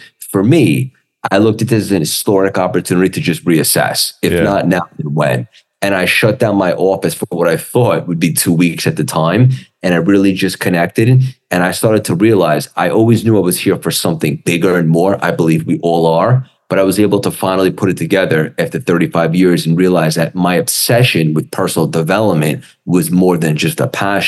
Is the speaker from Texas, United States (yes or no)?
no; Long Island, New York, United States; Pretty much. I mean, I grew up in Long Island.